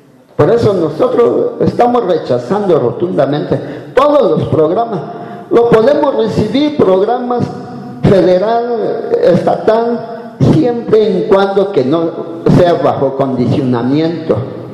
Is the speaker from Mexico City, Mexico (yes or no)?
no; Guerrero, Mexico; first language Me'phaa; Spanish is a second language; Lo hablamos nuestra lengua mepa, nuestra lengua materna, lo hablamos.